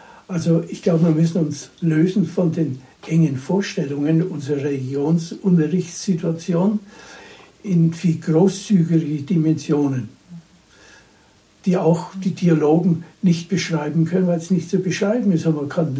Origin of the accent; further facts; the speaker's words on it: Ergersheim, Bavaria, Germany; als 15-Jähriger, wo ich herkomme, Ergesheim